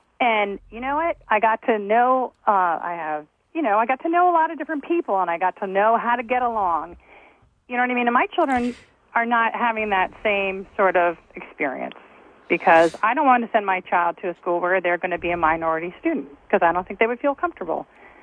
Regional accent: Annapolis, Maryland, United States; now in Randallstown, United States; I live in Randallstown. I grew up in Annapolis. We had busing.

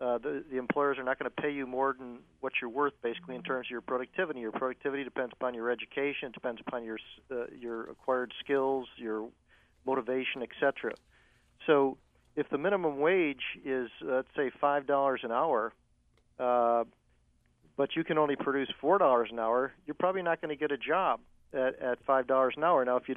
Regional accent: Buffalo, New York, United States; when I grew up in Buffalo, where I worked one summer.

